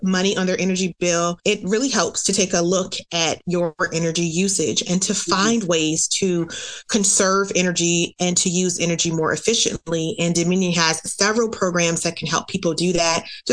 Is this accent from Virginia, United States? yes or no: yes; Norfolk, Virginia, United States; I am from Hampton Roads, born and raised in Norfolk, where I still live with my family.